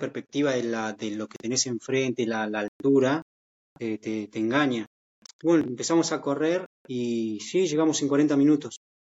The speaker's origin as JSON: {"language": "Spanish", "town": "San Martín", "region": "Neuquén", "country": "Argentina", "tie": "born or raised there", "moved": "as an adult", "said": "yo que nací acá en San Martín, y después de casi 40 años estoy acá arriba viendo algo que nunca había visto en mi vida. Si bien me fui muy joven de San Martín con 20 años"}